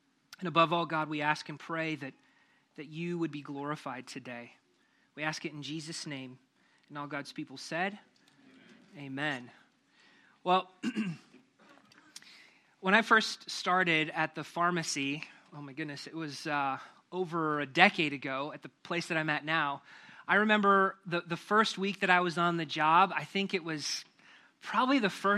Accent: Minnesota, United States; I come from Minnesota, so if there's not snow on Christmas, it's hard for it to feel like Christmas.

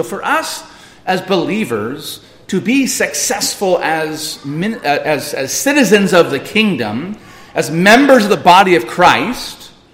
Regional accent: United States; I'm speaking as an American.

